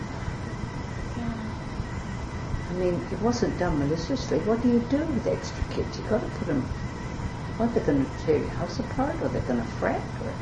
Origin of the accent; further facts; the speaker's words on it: London, United Kingdom; born there; I was born in Bethnal Green, London, England, August the 18th, 1925.